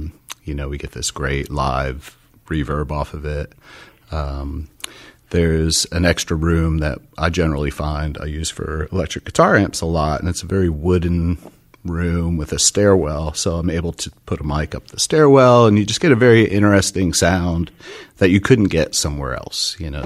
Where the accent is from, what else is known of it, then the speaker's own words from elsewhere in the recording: Nashville, Tennessee, United States; I come from Nashville, and there are so many studios